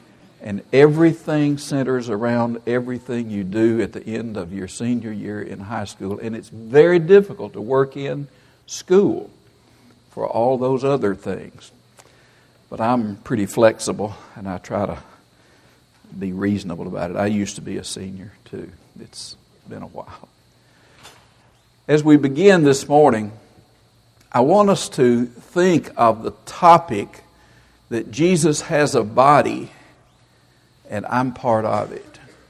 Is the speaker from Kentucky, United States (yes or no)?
yes; Murray, Kentucky, United States; I'm from Murray.